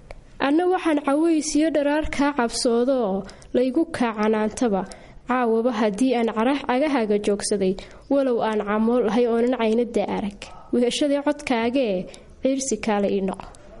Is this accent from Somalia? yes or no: yes; Mudug, Somalia; now in Hargeisa, Somalia; waxaan ku dhashay gobolka Mudug degmada Tawfiiq Leera, halkaas aan ku soo barbaaray. Waqtigay inta badanna halka ayaan ku soo qaatay. Waxay ii xigtay magaalada Hargeysa oo 2009kii aan u imiday waxbarasho